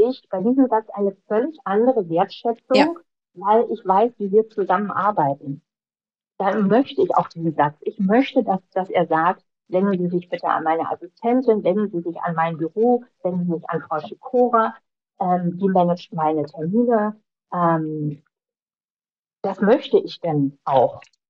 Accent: Berlin, Germany; Also ich bin eine Berliner Göre. Ich habe zwar im Ausland gelebt und studiert und auch gearbeitet, aber im Herzen bin ich eine Berliner Göre.

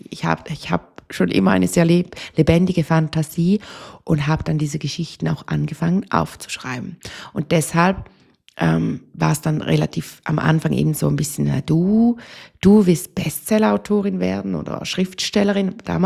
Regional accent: Switzerland; Bei uns in der Schweiz gibt es auch Handarbeit, das Fach.

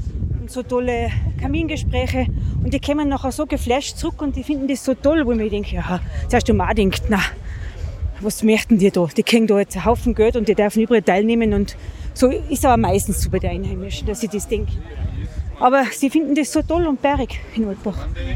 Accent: Wildschönau, Tyrol, Austria; Ich bin mit 16 Jahren nach Alpbach gekommen. Ich komme ja aus der Wildschönau. Das andere Tal drüber.

